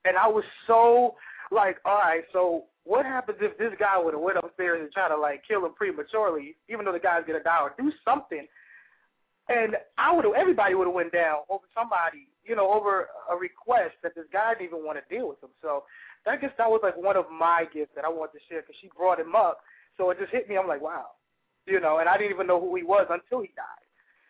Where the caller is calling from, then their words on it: New York, United States; from New York.